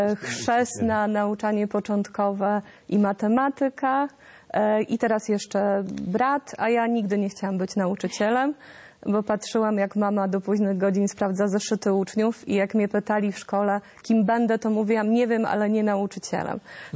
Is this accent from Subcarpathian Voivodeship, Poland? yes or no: no; Gdańsk, Pomeranian Voivodeship, Poland; ja jestem z Gdańska, ale teraz przeprowadziliśmy się troszeczkę w takie podgdańskie okolice. I tam parafia Bożego Ciała w Pręgowie. Ja tam do tej parafii należę.